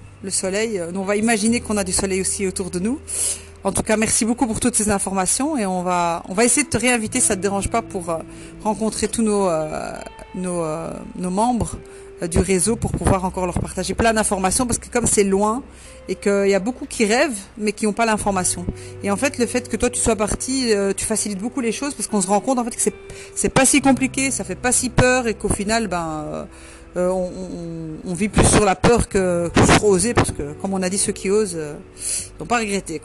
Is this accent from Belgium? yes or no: yes; Belgium; moved away as an adult; now in Morocco; mon processus d'expatriation a démarré en 2005 et je suis partie de la Belgique vers le Maroc en 2008.